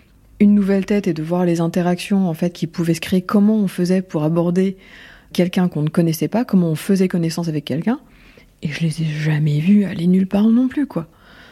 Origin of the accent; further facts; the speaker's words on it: Nancy, Grand Est, France; born there; Je suis née à Nancy.